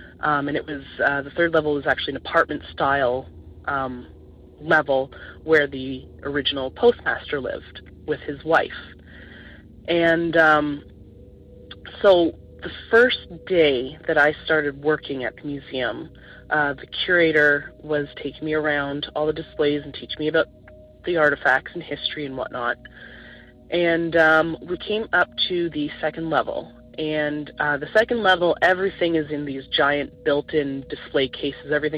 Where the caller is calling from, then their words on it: Ontario, Canada; I'm calling from the Ottawa Valley in Ontario, Canada.